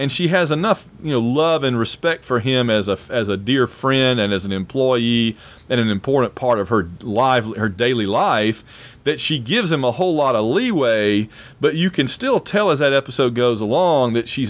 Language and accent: English; Alabama, United States; also born or lived in Atlanta / Illinois; And I am from Alabama. I lived there for quite a long time until I moved to Atlanta and then to Illinois.